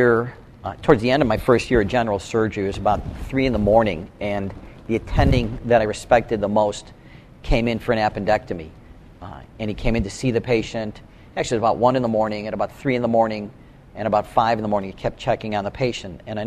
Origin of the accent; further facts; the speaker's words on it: Chicago, Illinois, United States; This was in Chicago. I'm from, born and raised in Chicago. I live 5 blocks from my parents. Still do.